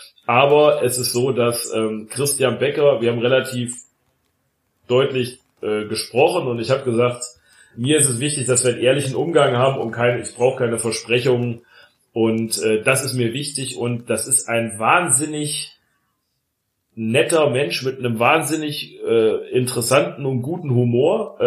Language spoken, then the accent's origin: German; Cologne, North Rhine-Westphalia, Germany; dass das halt als Kölner auch so ein bisschen in die Richtung eingefärbt ist